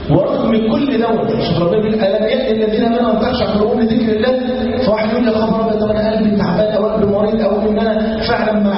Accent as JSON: {"language": "Arabic", "country": "Egypt"}